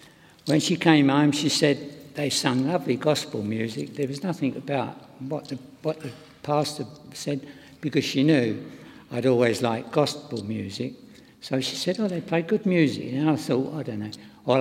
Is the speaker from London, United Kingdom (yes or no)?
yes; London, United Kingdom; I was born and lived in South London, just off the old Kent Road.